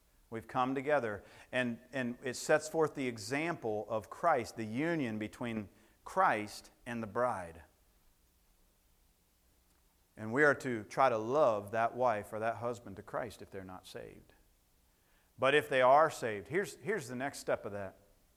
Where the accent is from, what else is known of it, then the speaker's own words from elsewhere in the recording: Ohio, United States; I know that's not good English, and I'm from Ohio.